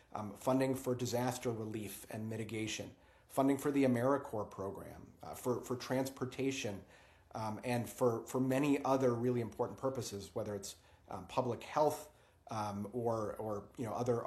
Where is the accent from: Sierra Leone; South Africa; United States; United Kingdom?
United States; Fond du Lac, Wisconsin; also born or lived in Oshkosh; Well, I grew up in Oshkosh and Fond du Lac, and I went to public schools.